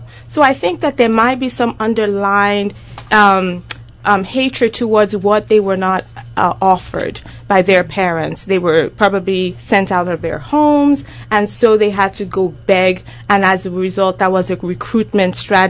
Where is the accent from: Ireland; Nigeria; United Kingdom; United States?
Nigeria; Lagos; I was born and raised in Lagos, Nigeria, and so I come from a family of people who are highly educated.